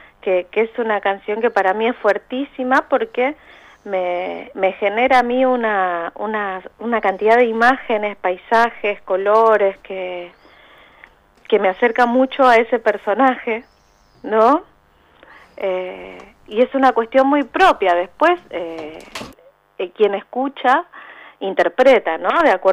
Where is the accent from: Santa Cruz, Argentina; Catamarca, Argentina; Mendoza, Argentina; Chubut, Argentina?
Santa Cruz, Argentina; Río Gallegos; moved away as an adult; now in Buenos Aires, Argentina; Yo soy de la ciudad de Río Gallegos, nacida y criada ahí en Río Gallegos. Me vine a Buenos Aires a estudiar a los 20 y algo, y bueno, y ya me quedé por aquí.